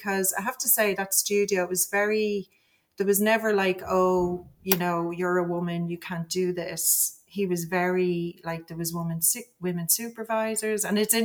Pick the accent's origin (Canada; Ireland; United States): Ireland; I'm from Ireland, the old sod.